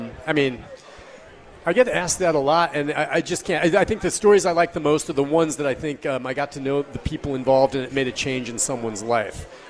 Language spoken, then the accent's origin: English; Oregon, United States; I grew up in Oregon, but I think now I have lived longer in Tennessee than any place else in my life. Yeah, so I'm a Tennessean.